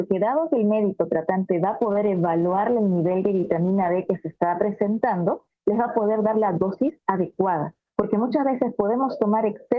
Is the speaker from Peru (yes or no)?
yes; Peru; al menos en mi país, yo soy de Perú